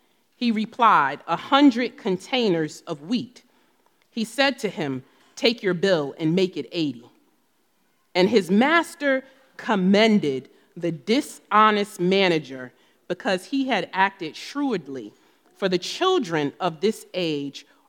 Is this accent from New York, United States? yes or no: no; New Jersey, United States; accent: New Jersey; So many of you know I am from New Jersey. You'll hear it in my accent.